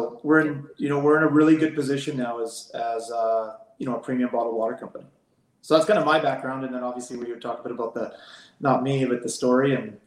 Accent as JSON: {"language": "English", "town": "Vancouver", "region": "British Columbia", "country": "Canada", "tie": "born or raised there", "said": "Yeah, so I'm born and raised in Vancouver. I currently live there"}